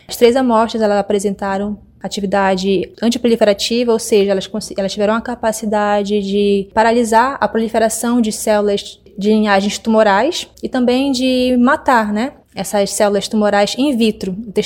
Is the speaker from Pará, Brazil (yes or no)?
yes; Santarém, Pará, Brazil; que é onde eu vivo, eu sou daqui de Santarém do Pará